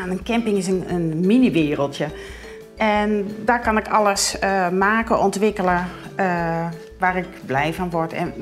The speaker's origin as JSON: {"language": "Dutch", "town": "Heeg", "region": "Friesland", "country": "Netherlands", "said": "Nee, Heeg."}